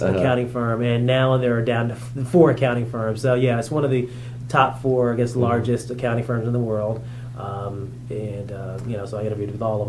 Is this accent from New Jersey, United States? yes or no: yes; Fort Dix, New Jersey, United States; I was born in Fort Dix, New Jersey, the son of a Army sergeant and a stay-at-home mom. That was in 1969.